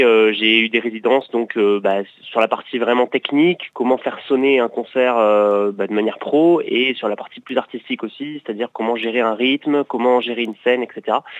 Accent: Toulouse, Occitanie, France; moi je suis de Toulouse à la base, et je vis sur la côte depuis un long moment maintenant, et ma vie est un peu partagée entre les deux. En ce moment, je suis dans les Landes

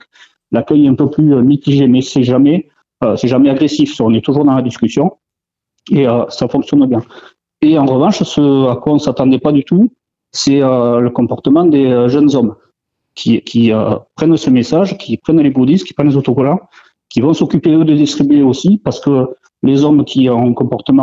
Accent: Parentis-en-Born, Nouvelle-Aquitaine, France; fin août, avec les fêtes de Parentis, puisqu'on est de Parentis

